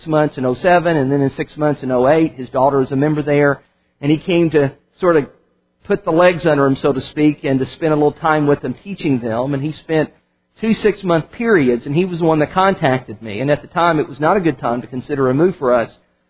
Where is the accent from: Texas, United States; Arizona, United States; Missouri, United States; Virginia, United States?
Virginia, United States; I'm originally from Southwest Virginia in the mountains